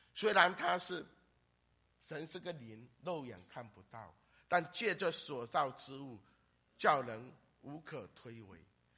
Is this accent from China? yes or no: yes; Fujian, China; 我是福建人， 我们福建是一个叫做众神狂欢的地方，包括老鼠蛇都会被当作神来崇拜，树长大多多几年都当成树神在那边敬拜，